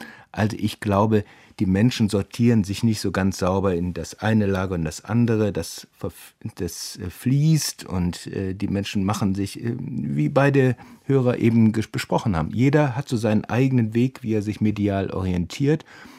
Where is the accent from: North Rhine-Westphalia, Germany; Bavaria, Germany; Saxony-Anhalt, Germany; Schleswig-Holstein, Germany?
North Rhine-Westphalia, Germany; Ich bin in Nordrhein-Westfalen aufgewachsen